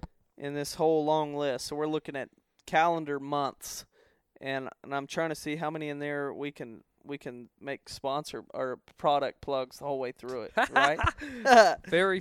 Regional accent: the Ozarks, United States; You know, my hometown, I think back to there's this giant deer everybody's talking about. And, you know, giant for the Ozarks.

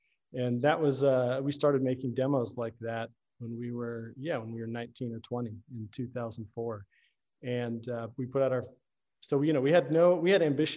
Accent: Georgia, United States; moved away as an adult; also born or lived in Tennessee / Florida; I grew up in mostly in the South, in Georgia, and a little bit in Tennessee and Florida. But then when I was 18, I moved to upstate New York to go to college.

